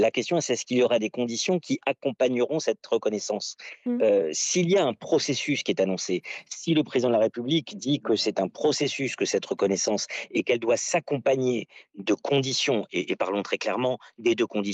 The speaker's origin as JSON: {"language": "French", "country": "France", "said": "Elle nous a bien évidemment déçus profondément en tant que Français"}